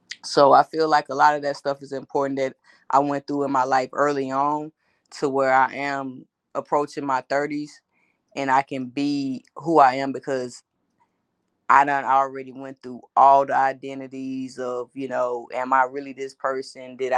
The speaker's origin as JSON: {"language": "English", "town": "Lake Charles", "region": "Louisiana", "country": "United States", "tie": "born or raised there", "also_born_or_lived": "Minden, United States", "said": "I grew up after being in Minden, Louisiana. I grew up in a town called Lake Charles, Louisiana, where I finished out my high school"}